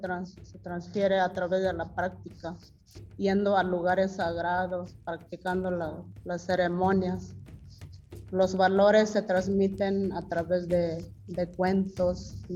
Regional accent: Mexico

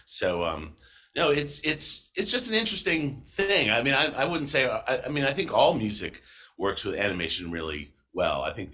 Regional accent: Boston, Massachusetts, United States; a record company that we knew about from growing up in Boston.

